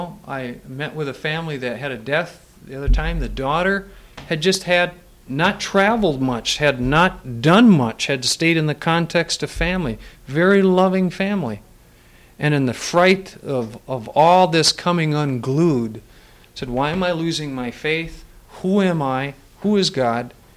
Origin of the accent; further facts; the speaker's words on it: Midwest, United States; You know, I come from the Midwest, and it's really still a neat experience to be out here out west.